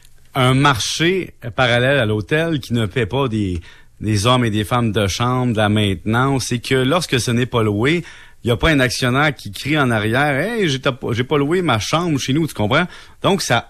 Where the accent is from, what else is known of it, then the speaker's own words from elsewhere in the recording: Salaberry-de-Valleyfield, Quebec, Canada; Tu sais, moi, je viens de Salaberry de Valleyfield.